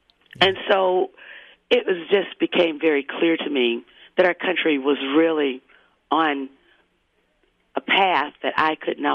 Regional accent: Georgia, United States; born there; now in Wisconsin, United States; Well, now, I was born in Georgia, mm-hmm. and we're not accustomed to this.

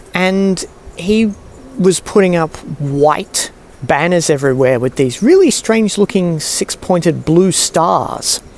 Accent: Singapore; growing up in Singapore, it's summer all year round.

